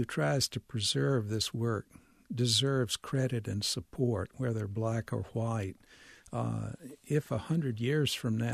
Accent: Mississippi, United States; as a Southerner, this is part of my culture. These are voices that I understand in my heart, that I grew up with. And in order to better understand myself as a white Mississippian born in a privileged family

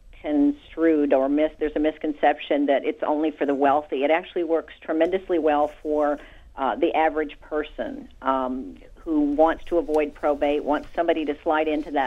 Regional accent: Miami, Florida, United States; I'm originally from Miami, so I still stay in touch with tons of people there.

